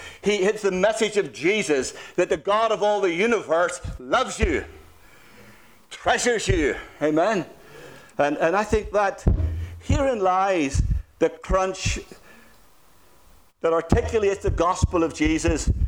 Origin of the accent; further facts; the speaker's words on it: Northern Ireland, United Kingdom; now in United States; growing up in Northern Ireland